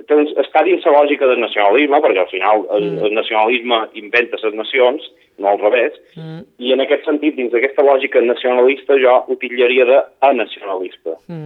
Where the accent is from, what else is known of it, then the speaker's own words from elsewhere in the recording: Balearic Islands, Spain; dir que els mallorquins, escolta, no som perifèria de res, som el centre del món.